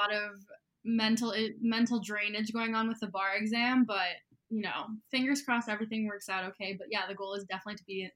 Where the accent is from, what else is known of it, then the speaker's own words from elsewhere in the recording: New York, United States; I'm born and raised in New York, also just like you. I'm from Washington Heights, and I've been uptown in Washington Heights since the beginning of my life.